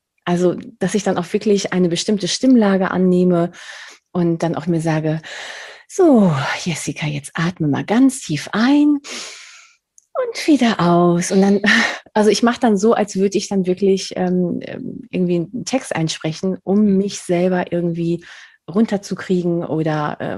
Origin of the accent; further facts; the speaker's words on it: Spain; German is a second language; now in Germany; Ich bin Spanierin, also ich kann definitiv nicht Berlinerisch irgendwie, aber trotzdem nehme ich es an.